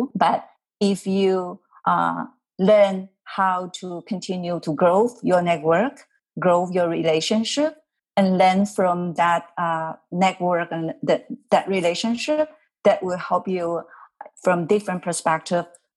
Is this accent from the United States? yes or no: no; China; English is a second language; now in Canada; I would say I'm from China, but currently I'm living in Canada. I'm a Canadian as well.